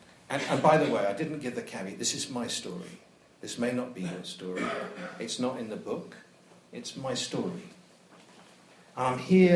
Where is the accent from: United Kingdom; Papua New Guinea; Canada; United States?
United States; I'm an American lawyer, I'm an English barrister